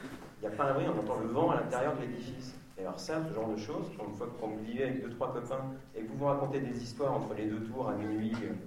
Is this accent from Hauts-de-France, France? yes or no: no; Reims, Grand Est, France; quand j'étais ado, j'étais à Reims, qui est une ville dans le nord-est de la France, on s'ennuyait beaucoup.